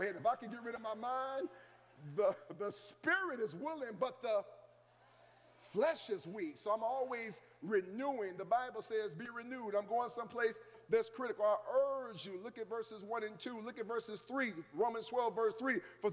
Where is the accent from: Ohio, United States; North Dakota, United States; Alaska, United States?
Ohio, United States; Cleveland; I'm from Longwood. They tore Longwood down. I rode past Longwood.